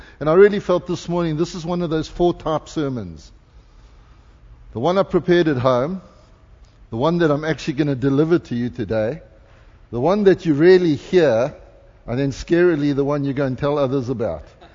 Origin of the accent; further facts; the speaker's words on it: South Africa; now in Canada; I'm a Christian first. Then I'm a South African. I'm a child of God first. Then I'm a South African, and right now I'm becoming a Canadian.